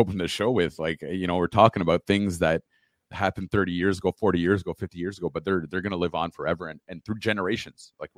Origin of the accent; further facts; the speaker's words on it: Ottawa, Ontario, Canada; and I grew up in Ottawa.